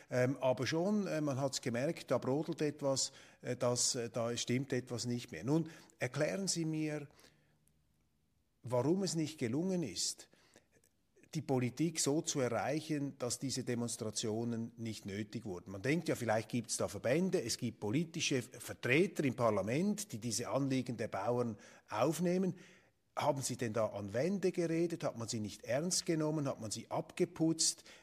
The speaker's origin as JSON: {"language": "German", "country": "Switzerland", "said": "Aber bei mir jetzt als Schweizer kommt das so"}